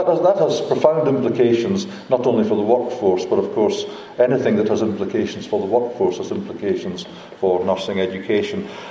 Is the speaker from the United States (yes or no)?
no; Scotland, United Kingdom; now in Hull, United Kingdom; Anybody who understands regional accents in the UK will realise that I'm Scottish. I come from the top of the UK, but I've been living in Hull for quite a long time.